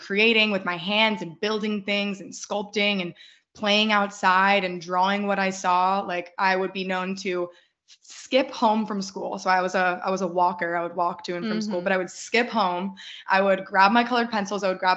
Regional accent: Boston, Massachusetts, United States; I was born and raised in Boston, Boston, Massachusetts, just outside of it in a little suburb.

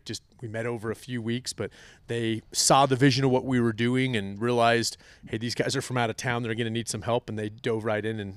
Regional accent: Utah, United States; I grew up here in Utah. It's kind of all I've known.

